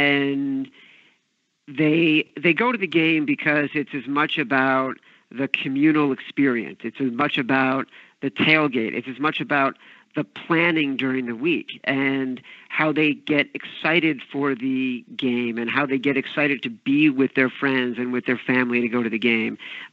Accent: Illinois, United States; You know, the Cubs were in the World Series last year, and I grew up outside Chicago.

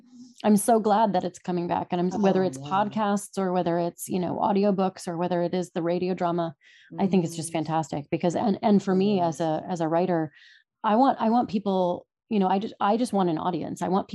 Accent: New York, United States; you pick up a lot of Yiddish as a New Yorker, which is great.

